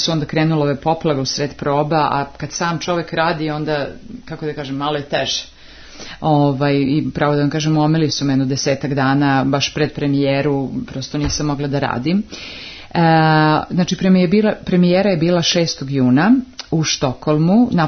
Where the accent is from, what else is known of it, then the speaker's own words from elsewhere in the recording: Montenegro; koje odavde nosim i kao Crnogorka i kao Srpkinja